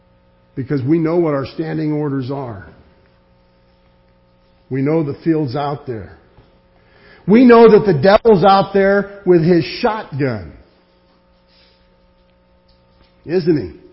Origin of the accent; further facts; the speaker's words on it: California, United States; When I was a young man growing up in California, we'd walk back and forth and there were just gigantic fields full of strawberries.